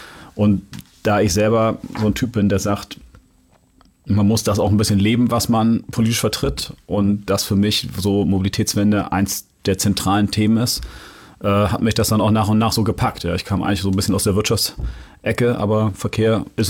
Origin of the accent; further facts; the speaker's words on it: Hamburg, Germany; ich bin in Jenfeld aufgewachsen und bin in Marienthal zur Schule gegangen